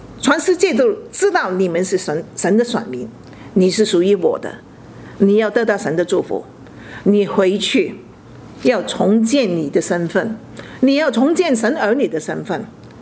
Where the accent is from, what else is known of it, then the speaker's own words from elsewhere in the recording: China; now in Australia; 你说我来澳洲已经20多年了，那么澳洲的公民，我是澳洲的公民，当当人家说你是澳洲人的时候，其实人家看你，你还是中国人呢。